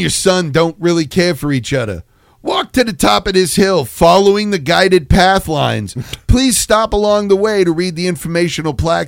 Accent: San Antonio, Texas, United States; Dude, I grew up in San Antonio, and I have had to exit in front of Central Park Mall.

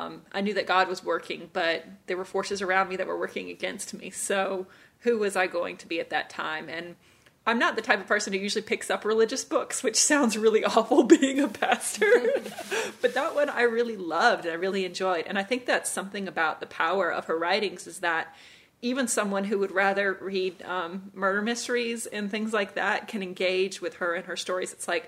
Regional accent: the South, United States; growing up in the South and in the Bible Belt

